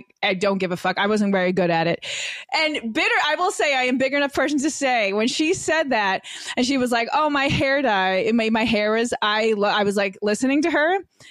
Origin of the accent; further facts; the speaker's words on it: Brooklyn, New York, United States; now in Boca Raton, United States; I'm from Brooklyn, but I'm Boca Raton, Florida now